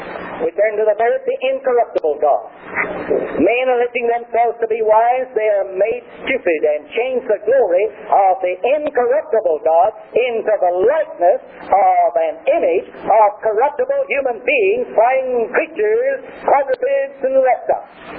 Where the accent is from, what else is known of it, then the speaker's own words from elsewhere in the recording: Tennessee, United States; when I was born and reared in Tennessee